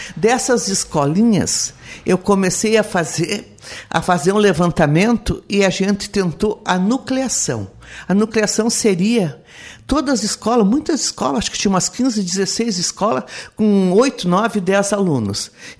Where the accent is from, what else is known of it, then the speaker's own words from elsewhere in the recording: Bom Jesus, Rio Grande do Sul, Brazil; now in Araranguá, Brazil; trabalhei 2 anos lá em São José dos Ausentes, que era do distrito de Bom Jesus, a minha cidade natal. Lá casei, conheci o Hamilton, casei e viemos morar em Araranguá.